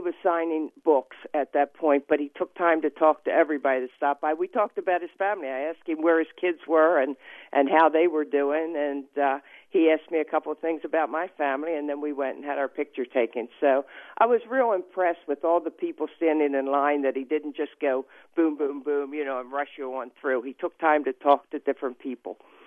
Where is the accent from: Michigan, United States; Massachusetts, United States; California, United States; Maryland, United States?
Maryland, United States; Baltimore; Well, growing up in Baltimore, I was always an Orioles fan, a Colts fan, obviously, and now a Ravens fan.